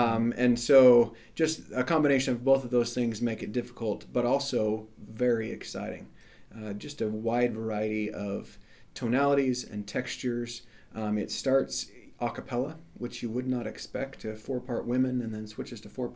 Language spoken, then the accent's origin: English; Utah, United States; now in Lubbock, United States; Growing up in Utah, I've sung and performed this work numerous times.